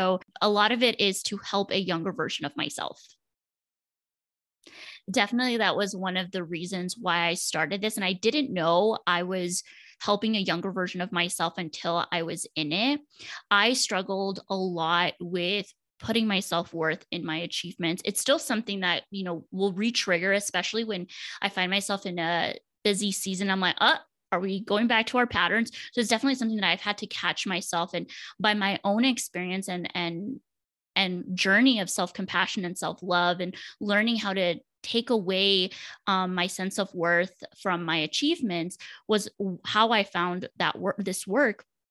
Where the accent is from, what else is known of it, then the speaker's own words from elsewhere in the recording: Laredo, Texas, United States; born there; I was born in Laredo, Texas, which is a border city near Mexico.